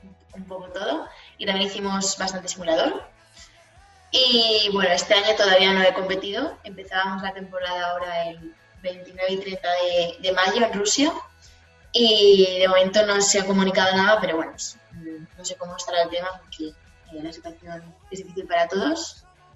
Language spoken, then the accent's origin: Spanish; Spain; somos tres españolas